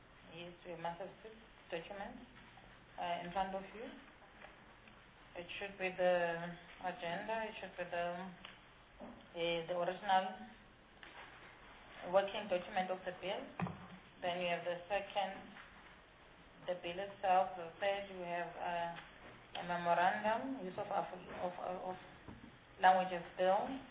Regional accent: South Africa; as a South African

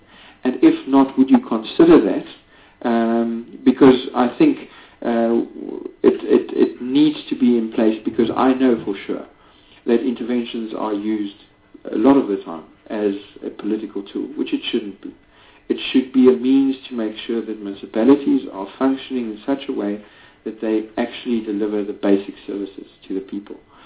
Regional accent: Free State, South Africa; I'm from the Free State

